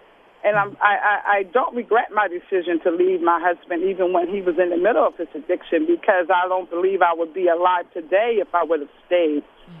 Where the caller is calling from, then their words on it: Philadelphia, Pennsylvania, United States; And I'm calling from Southwest Philadelphia.